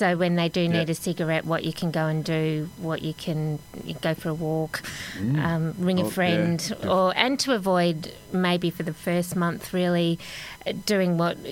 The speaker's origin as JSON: {"language": "English", "town": "Kennedy's Creek", "region": "Victoria", "country": "Australia", "said": "No, I'm not from Timboon. I'm actually from Kennedy's Creek, so down the back of Lavers Hill. Near Chapel."}